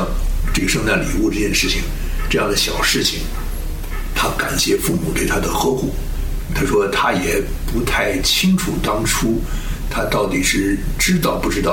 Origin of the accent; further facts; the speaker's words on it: China; 因为照说，按照我们中国人这个家长的说法